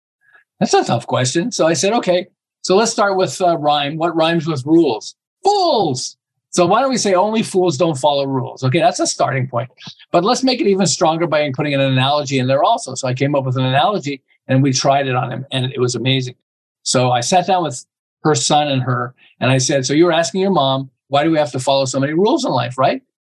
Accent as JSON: {"language": "English", "country": "Canada", "said": "I'm from Canada originally"}